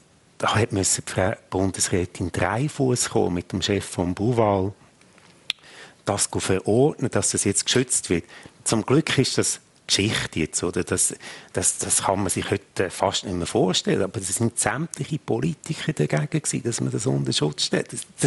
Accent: Switzerland; als Schweizer ist man schon privilegiert.

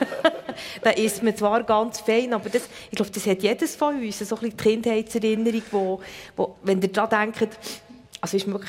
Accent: Bern, Switzerland; ich bin halt hier in Bern aufgewachsen, mit in der Stadt drin.

